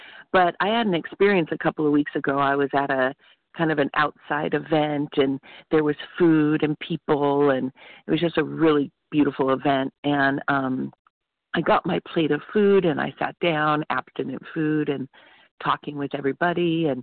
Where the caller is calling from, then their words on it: California, United States; California.